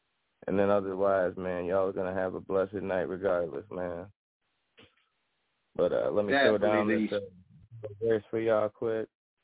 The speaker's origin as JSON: {"language": "English", "region": "Minnesota", "country": "United States", "said": "I'm from Minnesota, bro, but I'm living out here in Missouri right now, man."}